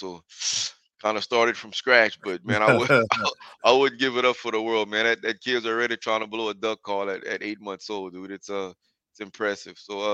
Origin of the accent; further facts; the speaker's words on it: the South, United States; Man, growing up in the South, I mean, it's all we know.